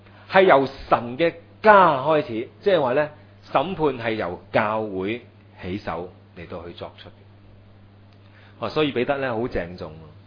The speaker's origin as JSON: {"language": "Cantonese", "country": "China", "said": "咁我哋中国人有句说话嗬，养不教父之过"}